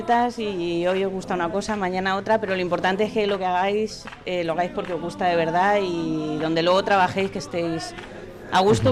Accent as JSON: {"language": "Spanish", "town": "Madrid", "region": "Community of Madrid", "country": "Spain", "lives_now": "Alicante, Spain", "said": "estudié la diplomatura de informática en Madrid, soy de Madrid, y me vine a vivir a Alicante"}